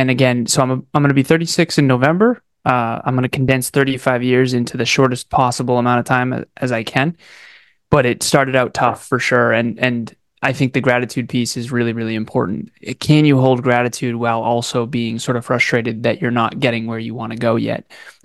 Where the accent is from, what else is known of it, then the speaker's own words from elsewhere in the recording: Massachusetts, United States; born there; I was born in Massachusetts, which the U.S. is the largest economy in the world by far.